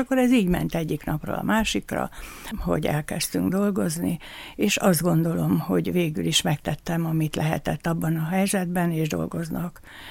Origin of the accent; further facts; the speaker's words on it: Ököritófülpös, Szabolcs-Szatmár-Bereg, Hungary; also born or lived in Porcsalma; Szatmár Ököritón születtem, és Porcsalmán jártam általános iskolába.